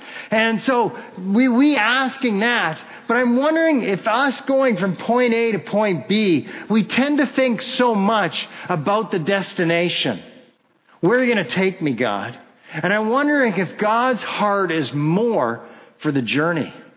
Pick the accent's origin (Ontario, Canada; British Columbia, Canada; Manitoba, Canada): Ontario, Canada; Kitchener; I grew up in Kitchener, Ontario